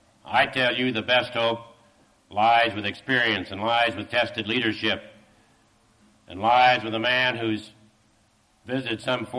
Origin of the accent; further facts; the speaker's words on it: Kansas, United States; or my home state of Kansas